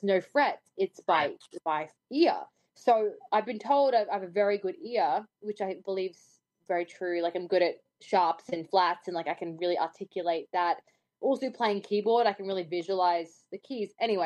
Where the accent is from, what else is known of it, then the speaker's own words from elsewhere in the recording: Australia; I think it's just right. Being an Australian. I just say fuck a lot